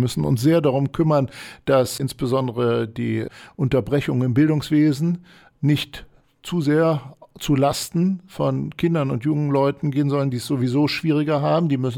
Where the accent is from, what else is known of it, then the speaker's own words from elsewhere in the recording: Hanover, Lower Saxony, Germany; Ich komme aus Hannover